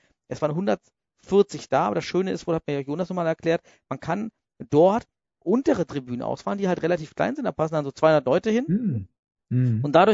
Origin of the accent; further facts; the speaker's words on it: East Germany, Germany; Ich als Ossi kenne Fetzen, den Begriff. Ich hätte den hier im Westen noch nie gehört.